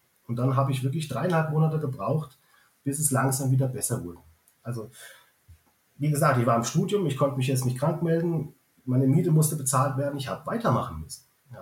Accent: Marburg, Hesse, Germany; bei uns im schönen Hessen, da komme ich ja her, aus Marburg an der Lahn ursprünglich

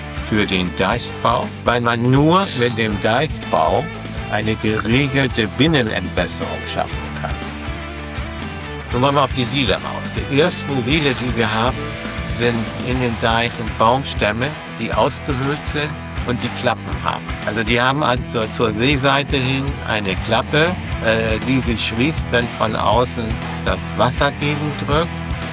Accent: Flensburg, Schleswig-Holstein, Germany; ich bin 1959 in Flensburg geboren, habe dort Abitur gemacht

